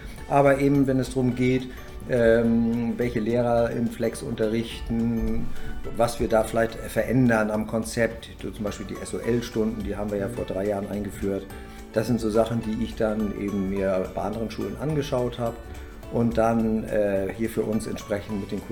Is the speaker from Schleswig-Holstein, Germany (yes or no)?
yes; Kiel, Schleswig-Holstein, Germany; Ich bin ja noch in der Zeit aufgewachsen, ich bin in Kiel geboren und bin da aufgewachsen.